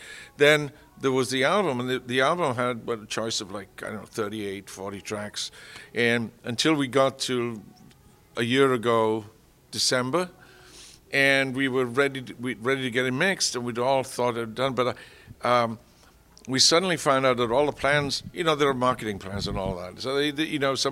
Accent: Wales, United Kingdom; now in United States; I'm a Welshman, and I'm living in America, and I've been living here since 63.

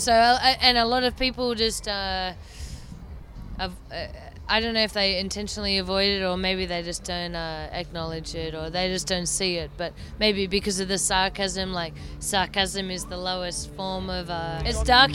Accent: Melbourne, Victoria, Australia; I'm from Melbourne in Australia.

